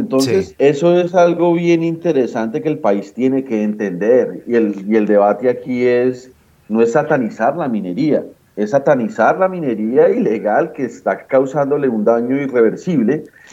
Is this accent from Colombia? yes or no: yes; Colombia; es muy común de nosotros como colombianos criticar al legislativo